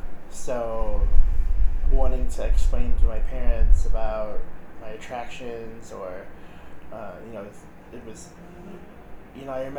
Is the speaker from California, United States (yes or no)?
no; Missouri, United States; I'm from Missouri. How I speak about Missouri is not the same way that some of my students talk about Wisconsin, you know.